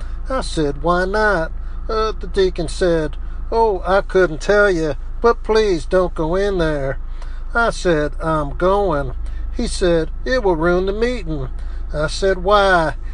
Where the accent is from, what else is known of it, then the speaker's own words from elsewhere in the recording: Southern United States, United States; I said, yes, I'm from the South, and I'm preaching here.